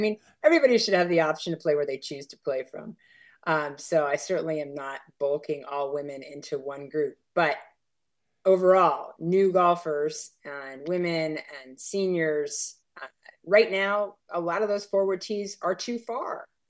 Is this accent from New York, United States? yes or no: yes; Syracuse, New York, United States; I grew up in Syracuse, so there's not much to do in Syracuse other than ski or play hockey.